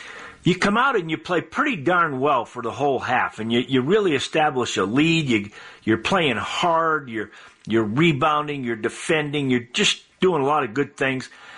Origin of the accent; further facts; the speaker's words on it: Massachusetts, United States; But boy, I'm I'm from Massachusetts